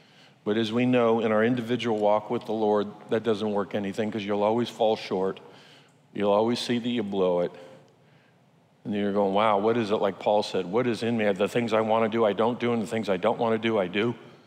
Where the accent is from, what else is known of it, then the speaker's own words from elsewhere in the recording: United States; My Constitution comes from Matthew 28 as a pastor. As an American, it's in Washington, D.C.